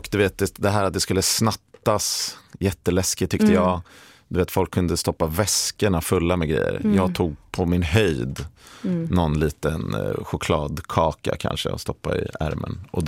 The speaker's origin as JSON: {"language": "Swedish", "town": "Stockholm", "region": "Stockholm County", "country": "Sweden", "tie": "born or raised there", "said": "Men sen typ det som fanns i Stockholm då, där jag är uppvuxen"}